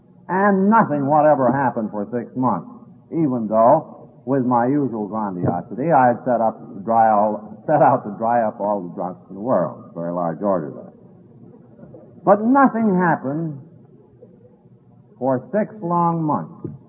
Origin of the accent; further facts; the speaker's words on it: New York, United States; I was a drunk from New York looking for drunks to work on.